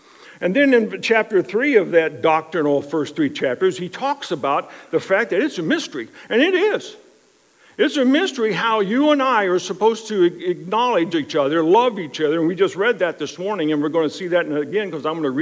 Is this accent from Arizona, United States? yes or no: yes; Arizona, United States; also born or lived in Ohio; Growing up in Arizona, although being born in Ohio, and the story is long and lengthy, but growing up in Arizona